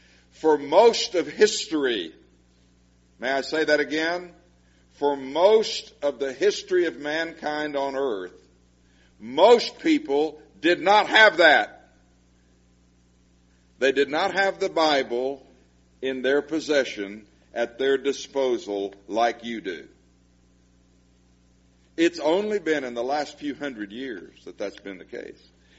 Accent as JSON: {"language": "English", "town": "Beaumont", "region": "Texas", "country": "United States", "tie": "born there", "said": "I haven't told you I am a Texan, have I? I was born in Beaumont. My father was born in Waco. So we're Texans through and through."}